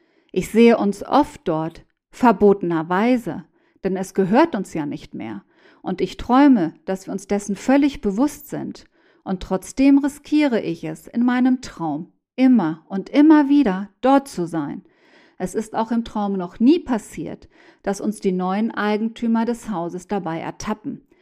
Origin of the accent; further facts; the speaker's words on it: Mexico; Vielleicht sollte ich mir die Zeit geben und mich gedanklich von meiner Heimat ein wenig lösen.